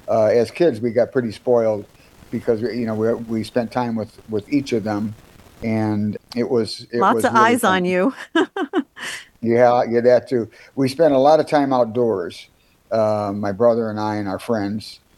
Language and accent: English; Gary, Indiana, United States; Well, I was born in Gary in 1947 and stayed in Gary most of my life. Moved to Highland eventually in 76.